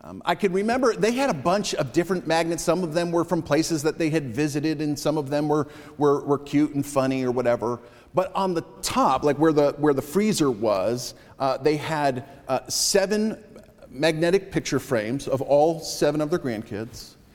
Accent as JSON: {"language": "English", "town": "Enfield", "region": "Connecticut", "country": "United States", "tie": "born or raised there", "said": "growing up, my grandparents lived just a couple of miles away from where my family and I lived in my hometown of Enfield, Connecticut."}